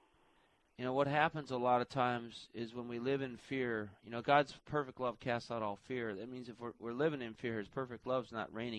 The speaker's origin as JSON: {"language": "English", "town": "Chicago", "region": "Illinois", "country": "United States", "said": "I'm from Chicago originally, so I know where that is."}